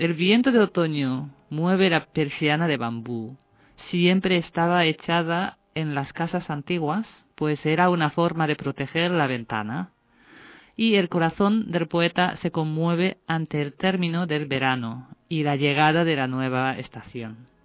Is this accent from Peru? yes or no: no; Japan; Spanish is a second language; Es que yo soy japonesa y que leo estos haikus